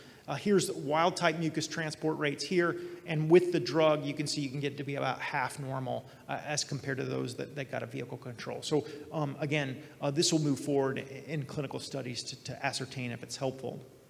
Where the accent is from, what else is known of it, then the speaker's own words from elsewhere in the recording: Alabama, United States; And as you know, I hail from Alabama, and we certainly know how to smoke a pig in Alabama.